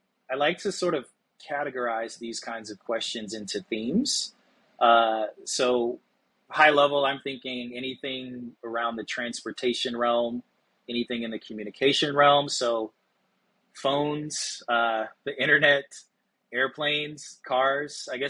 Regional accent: Cape Girardeau, Missouri, United States; now in Brooklyn, United States; So I grew up in Southeast Missouri in a town about an hour and a half southeast of St. Louis. It's called Cape Girardeau.

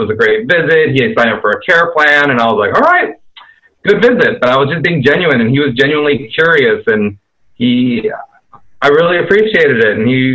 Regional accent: Mexico City, Mexico; born there; English is a second language; because I'm also Latino and I was born in Mexico City and Spanish is not my first language and I'm an immigrant to this country, but I also am a light-skinned Latino. I could pass as being white, but I am Mexican.

